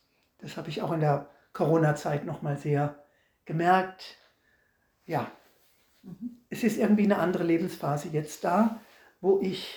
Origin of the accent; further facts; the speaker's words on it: Baden-Württemberg, Germany; ich bin und bleibe ein Schwarzwaldmädel. Ich gehe jetzt in 3 Wochen zurück an meinen Geburtsort im Schwarzwald und wohne dann 1 Stunde entfernt von Freiburg, eine gute Stunde entfernt von Basel und 1,5-2 Stunden von Zürich.